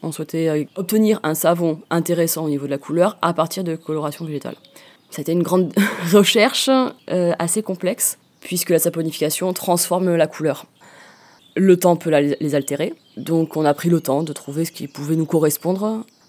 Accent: Provence-Alpes-Côte d'Azur, France; Je viens du Var, j'ai fait mes études d'art plastique à Aix-en-Provence.

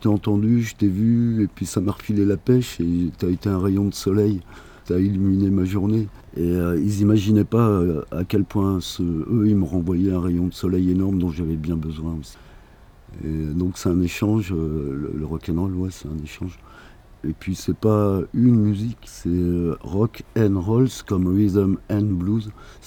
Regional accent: Bourges, Centre-Val de Loire, France; Je viens de Bourges, le centre de la France, là où bat le cœur, en plein cœur du Berry

